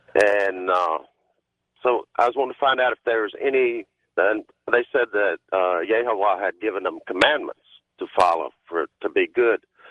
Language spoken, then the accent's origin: English; Jackson, Mississippi, United States; I'm from Jackson, Mississippi.